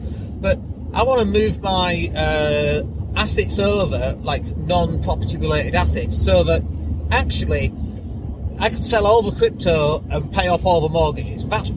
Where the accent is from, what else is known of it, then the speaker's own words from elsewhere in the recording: England, United Kingdom; But I'm still English and I'm still from Britain